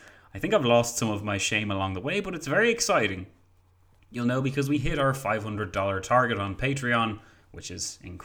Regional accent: Ireland; I'm from Ireland

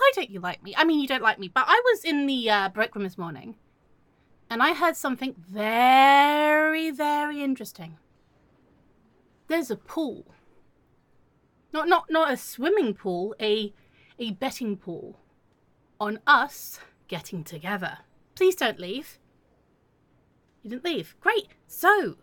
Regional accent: England, United Kingdom; In fact, it is my cultural right as an English woman to have tea and biscuits.

